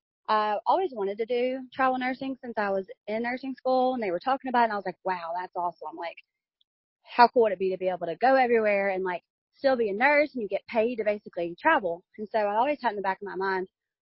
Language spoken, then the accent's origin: English; Mississippi, United States; I'm from Mississippi. I'm 25 years old.